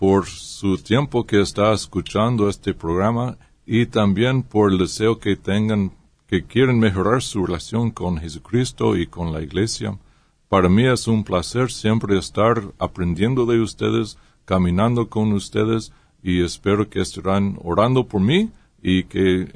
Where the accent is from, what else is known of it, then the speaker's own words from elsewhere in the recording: Huntington Beach, California, United States; I grew up in Huntington Beach, and at that time, I was pretty isolated.